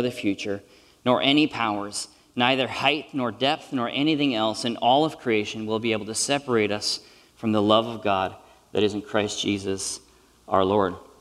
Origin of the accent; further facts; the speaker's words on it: Australia; accent: Australian; Although when I got to high school, I actually learned to begin to appreciate my Australian accent because I realized that the ladies had a thing for Aussie accents